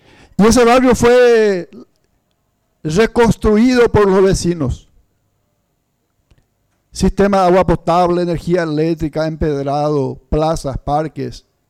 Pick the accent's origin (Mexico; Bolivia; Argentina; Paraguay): Paraguay; como ciudadano paraguayo, como diputado nacional y como vecino de estos compatriotas